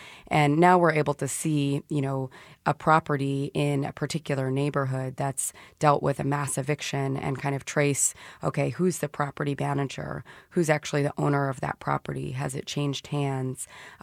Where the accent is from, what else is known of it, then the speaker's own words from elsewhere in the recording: Kansas City, Missouri, United States; I grew up in Kansas City, but I grew up in a part of town that fortunately is not impacted by the kind of ravages of eviction and poverty.